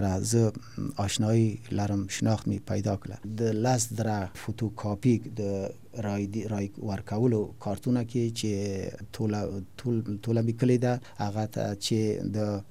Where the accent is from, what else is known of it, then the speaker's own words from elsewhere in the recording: Afghanistan; born there; زه د افغانستان په خاورې کې زیږیدلې یم په دغه خاورې کې ژوند می تیر کړل ده په مختلف ولایتو کې